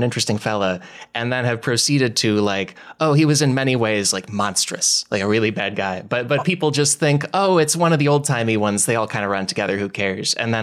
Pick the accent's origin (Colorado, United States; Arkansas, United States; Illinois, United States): Illinois, United States; Glen Ellyn; I'm from, it's Glen Allen, Illinois. It's in DuPage County, which is the one next to Cook County there by Chicago.